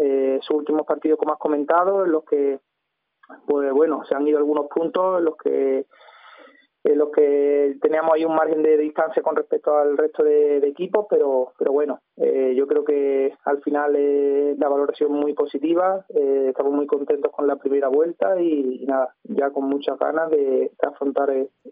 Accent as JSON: {"language": "Spanish", "town": "Puente Genil", "region": "Andalusia", "country": "Spain", "tie": "born or raised there", "said": "van a ser 12 años consecutivos aquí disfrutando del fútbol en mi pueblo, en Puente Genil."}